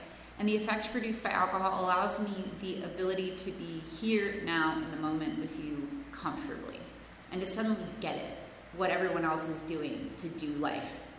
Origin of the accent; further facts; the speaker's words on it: Los Angeles, California, United States; English is a second language; My parents are immigrants. I have a weird name. English is not my first language. I grew up in an affluent area of Los Angeles, and I was in the apartment that had eviction notices on the door.